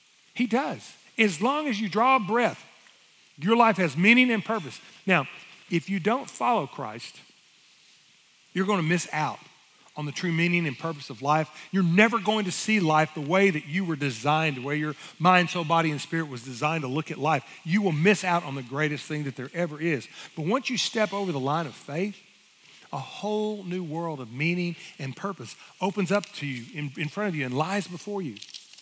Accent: Orange, United States; I didn't know back then that I would grow to love this community even more than my hometown of Orange.

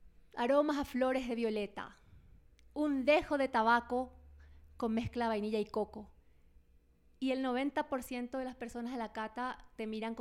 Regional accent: Paraguay; moved away as an adult; now in Bogotá, Colombia; soy de Paraguay, vivo en Bogotá hace 5 años, ahora en enero cumplí 5 años.

